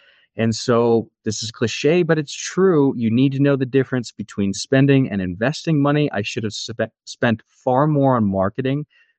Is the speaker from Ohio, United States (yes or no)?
yes; Ohio, United States; now in Colorado, United States; You know, I live in Colorado, but I'm originally from Ohio.